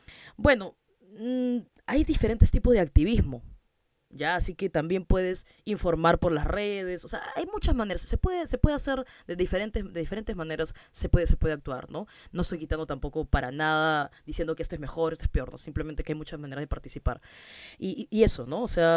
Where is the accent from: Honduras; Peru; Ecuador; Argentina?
Peru; como historiador y también como ciudadana y como peruana